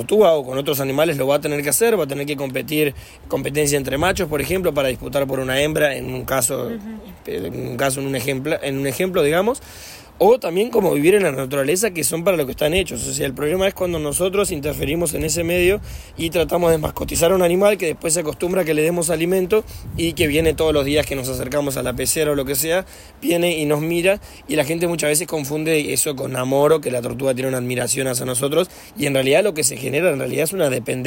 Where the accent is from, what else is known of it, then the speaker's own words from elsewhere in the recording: Rivera, Uruguay; yo también soy de Rivera.